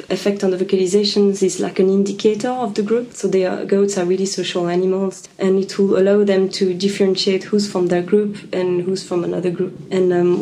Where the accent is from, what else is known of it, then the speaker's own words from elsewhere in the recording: Switzerland; English is a second language; Yeah, I'm originally from Switzerland, yeah.